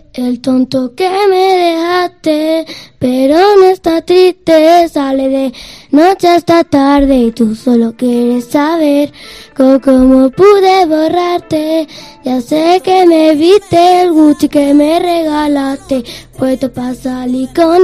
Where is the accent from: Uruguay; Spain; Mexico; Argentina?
Spain; Madrid, Community of Madrid; Que yo soy de Madrid.